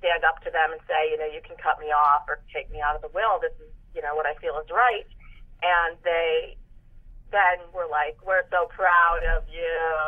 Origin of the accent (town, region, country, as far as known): Chicago, Illinois, United States